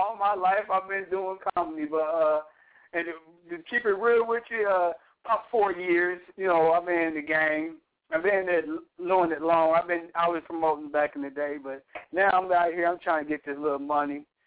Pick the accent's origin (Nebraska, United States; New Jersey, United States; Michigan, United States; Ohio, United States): Ohio, United States; moved away as an adult; now in Los Angeles, United States; No, I'm from Ohio, state where … were born.